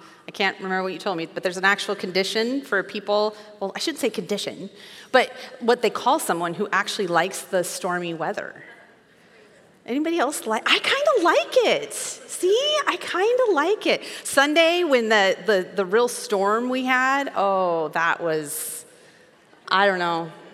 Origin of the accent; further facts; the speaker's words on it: Wyoming, United States; I'm from Wyoming. It was a big old ranch where we had sheep and cattle and horses and all that kind of stuff.